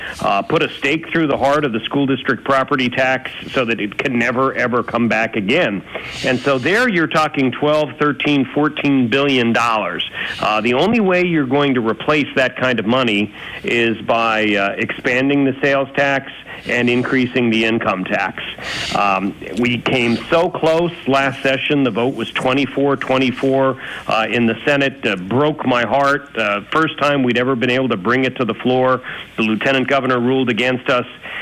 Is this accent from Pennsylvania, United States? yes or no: yes; Pennsylvania, United States; certainly in the area where I'm from Schuylkill and Berks County